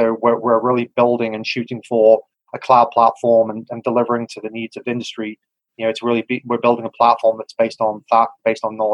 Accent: England, United Kingdom; You can tell from probably my strange accent, I was born in England. So I grew up and went to school there.

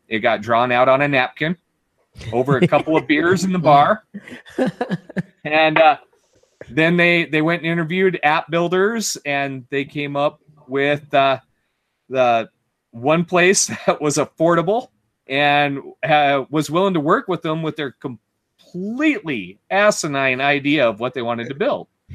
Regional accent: South Dakota, United States; Well, I'm originally from South Dakota. I still own a house there.

